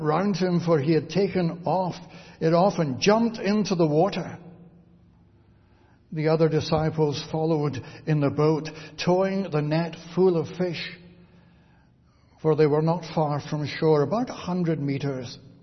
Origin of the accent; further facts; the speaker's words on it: Girvan, Scotland, United Kingdom; where I spent some years growing up in Girvan and watching the herring drifters sail out of the harbour